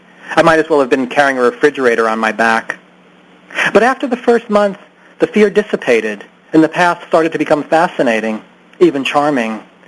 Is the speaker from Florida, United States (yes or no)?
no; Pittsburgh, Pennsylvania, United States; moved away as an adult; also born or lived in New York City; I grew up in Pittsburgh, and I based a lot of these characters on people that I would have known.